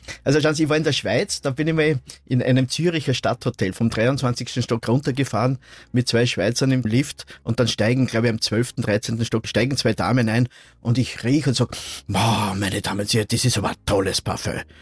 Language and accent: German; Leonding, Upper Austria, Austria; Oh, das gibt's bei uns im Ort. Ich komme aus Leonding.